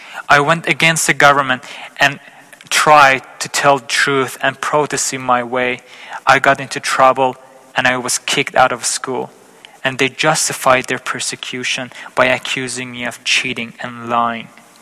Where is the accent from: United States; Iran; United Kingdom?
Iran; born there; English is a second language; I was born in Iran in May 2002 in a family of four.